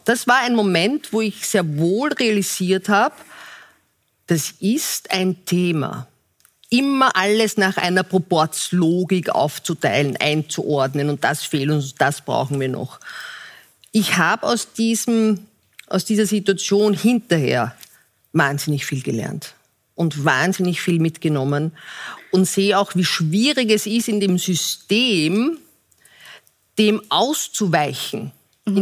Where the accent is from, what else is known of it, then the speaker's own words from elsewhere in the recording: Austria; weil wir haben als Österreicher das Bedürfnis